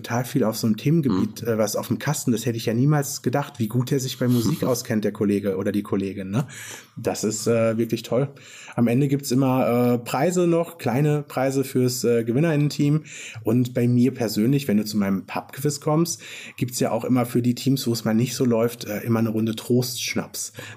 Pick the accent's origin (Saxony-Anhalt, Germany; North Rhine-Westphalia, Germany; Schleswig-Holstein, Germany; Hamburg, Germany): North Rhine-Westphalia, Germany; born there; ich komme aus dem Münsterland gebürtig.